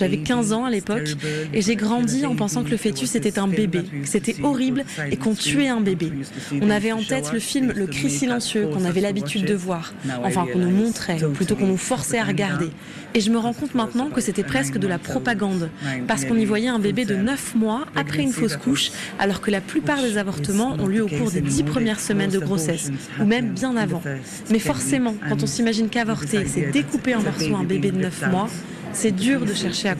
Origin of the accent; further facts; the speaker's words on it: Malta; celle avec laquelle nous avons grandi à Malte